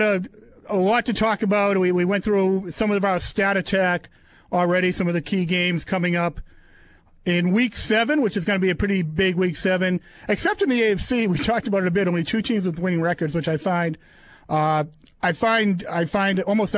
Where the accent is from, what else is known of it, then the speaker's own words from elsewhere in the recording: Dorchester, Massachusetts, United States; now in Quincy, United States; Yeah, and I'm from Quincy, but as you know, we say OFD, right? Originally from Dorchester.